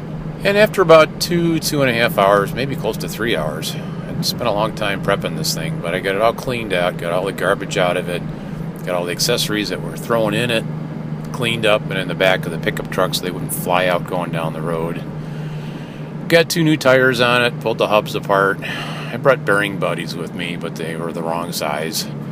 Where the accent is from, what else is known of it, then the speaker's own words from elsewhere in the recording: Copper Harbor, Michigan, United States; I said, no, I'm from Copper Harbor.